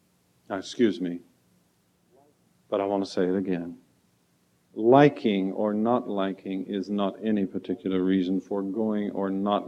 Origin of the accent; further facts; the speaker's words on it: the Ozarks, United States; back where I was raised in the Ozarks